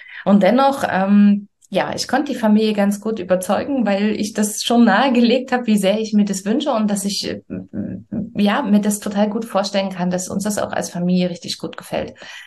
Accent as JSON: {"language": "German", "region": "Saxony", "country": "Germany", "said": "wir kommen aus Sachsen, aus der Nähe von Dresden"}